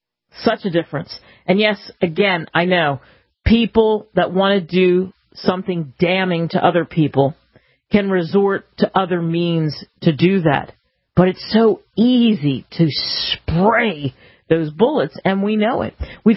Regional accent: United States; As an American, I am sad for all of us, and I am sad at the state that we are in this country.

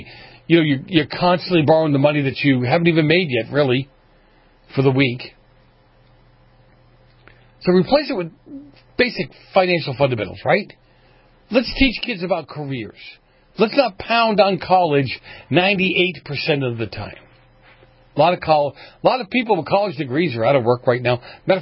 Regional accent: California, United States; And as you know, I'm from California.

